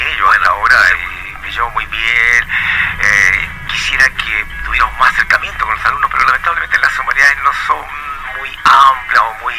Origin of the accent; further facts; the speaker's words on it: Ancud, Los Lagos, Chile; born there; also born or lived in Castro; Yo nací en Ancud, pero también viví en Castro y otros lugares.